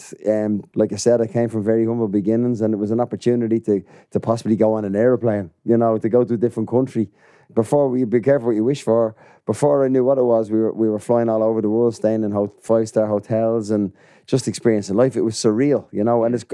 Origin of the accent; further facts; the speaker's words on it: Dublin, County Dublin, Ireland; I grew up in Donegal in Dublin